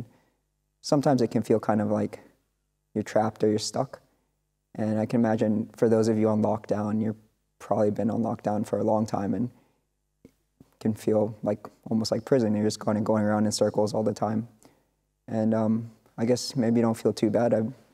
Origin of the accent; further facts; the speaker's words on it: Florida, United States; So when I'm from the United States, I'm from South Florida, and my parents divorced when I was really young. My father lived in Miami-Dade, and my mom lived in the county above it